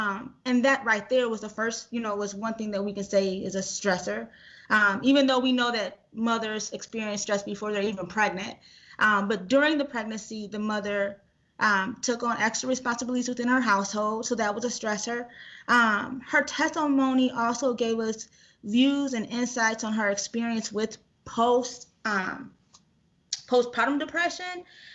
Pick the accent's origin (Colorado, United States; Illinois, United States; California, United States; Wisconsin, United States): Wisconsin, United States; Racine; If I can just jump in … I am from the Racine community, and I represent the Racine community.